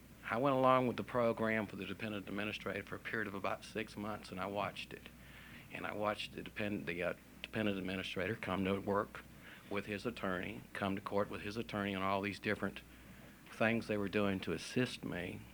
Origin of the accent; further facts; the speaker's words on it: Conroe, Texas, United States; I'm from Conroe, Montgomery County, and I represent my family